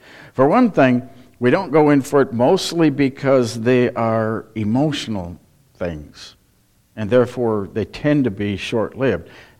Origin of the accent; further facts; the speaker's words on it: Midwest, United States; also born or lived in Florida; I grew up in the Midwest, most of you did.